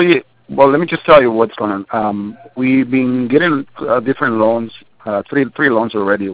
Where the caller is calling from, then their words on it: Chula Vista, California, United States; That's funny. I'm calling from Chula Vista.